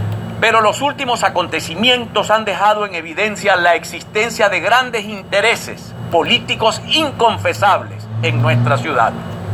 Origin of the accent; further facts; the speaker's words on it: Maracaibo, Zulia, Venezuela; Tenemos toda una vida dedicada a servir a Maracaibo y en ningún momento pienso claudicar a la vocación de servicio por mi tierra natal.